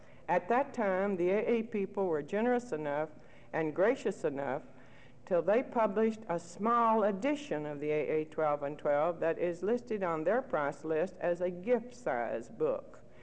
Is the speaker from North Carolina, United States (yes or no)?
yes; North Carolina, United States; now in Texas, United States; I'm not a Texan. I'm a hillbilly. I grew up in the hills of North Carolina, and hillbillies do not like to be obliged to anybody.